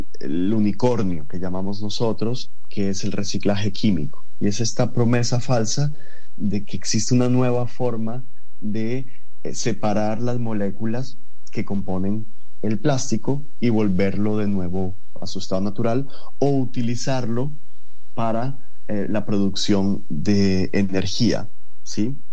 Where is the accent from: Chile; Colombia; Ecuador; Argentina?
Colombia; Siendo colombiano, tengo datos de Colombia.